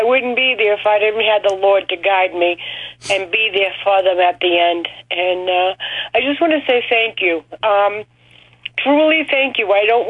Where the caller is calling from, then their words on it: Rochester, New Hampshire, United States; from Rochester, New Hampshire.